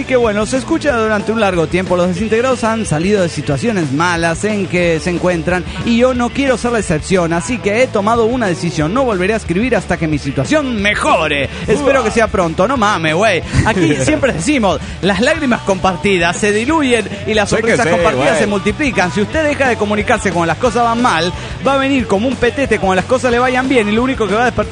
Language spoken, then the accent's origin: Spanish; Guadalajara, Jalisco, Mexico; de Guadalajara, México.